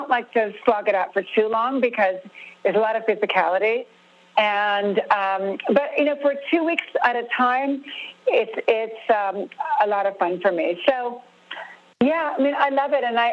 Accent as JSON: {"language": "English", "region": "California", "country": "United States", "tie": "born or raised there", "said": "I mean, it's just the way I grew up in Southern California."}